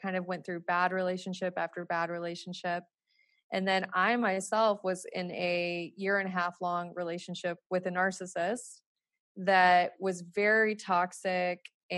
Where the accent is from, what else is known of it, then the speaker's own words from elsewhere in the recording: Montana, United States; I mean, I grew up in Montana on a farm. So, you know, like very much hard work background.